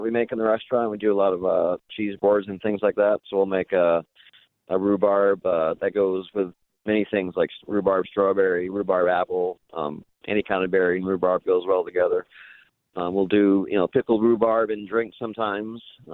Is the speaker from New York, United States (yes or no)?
yes; New York, United States; I'm from New York, and I love pepperoni and cheese pizza.